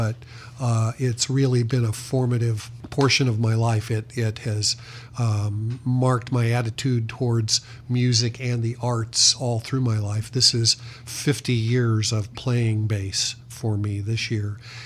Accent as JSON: {"language": "English", "town": "Danville", "region": "Illinois", "country": "United States", "tie": "born or raised there", "said": "I grew up in Danville, Illinois"}